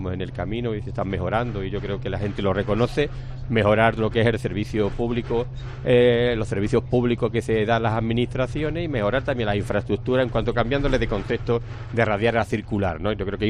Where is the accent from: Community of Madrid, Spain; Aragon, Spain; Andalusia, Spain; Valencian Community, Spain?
Andalusia, Spain; Gójar; Así que encantado de que me recojáis en mi pueblo en una línea de transporte urbano.